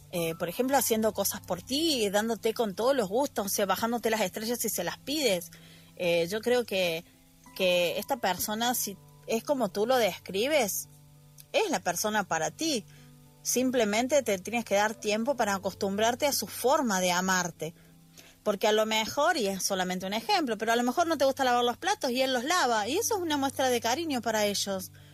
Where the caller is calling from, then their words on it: Argentina; desde Argentina. Buen lunes y buena semana para todos.